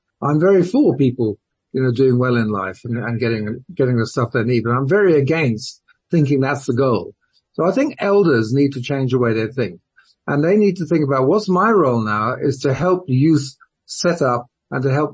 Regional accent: United Kingdom; born there; moved away; I wasn't born here. I was born in Britain. I've been here for 30, 40 years

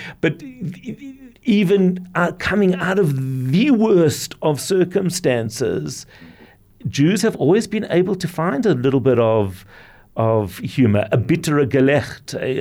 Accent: South Africa; As a South African, I think we kind of understood for many years what it's like to not be proud of your identity.

